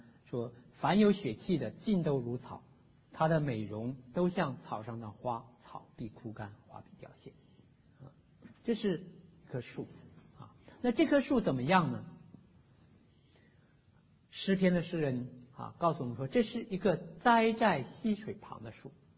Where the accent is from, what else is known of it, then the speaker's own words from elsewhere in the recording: China; 我们中国人喜欢讲人宜活，树宜死，听说过没有？